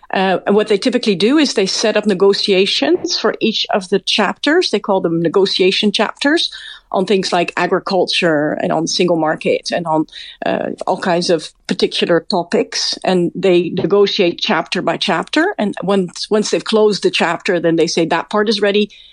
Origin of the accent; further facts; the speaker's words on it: Canada; I'm from Canada, right? So I live in Canada at this time.